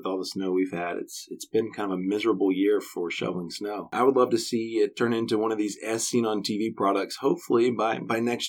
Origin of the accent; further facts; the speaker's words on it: Alabama, United States; I'm originally from Alabama. In Alabama, nobody owns a snow shovel, okay?